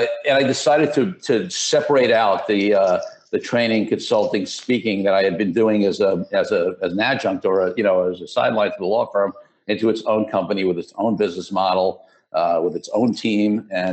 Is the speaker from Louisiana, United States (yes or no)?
no; Brooklyn, New York, United States; So, listen, I grew up in Brooklyn. I got to start there because, you know, Brooklyn is, you know, is one of my passions because that's where I come from.